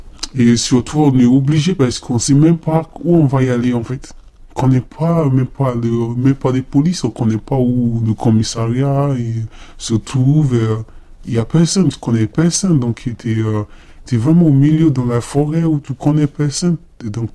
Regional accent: Nigeria; French is a second language; now in France; j'ai 20 ans, je suis nigérienne et je suis en France depuis 2 ans et demi.

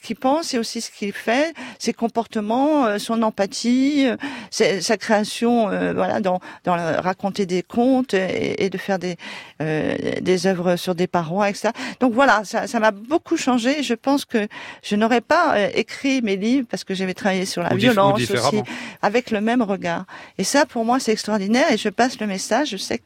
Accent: Paris, Île-de-France, France; born there; moi, je suis née à Paris

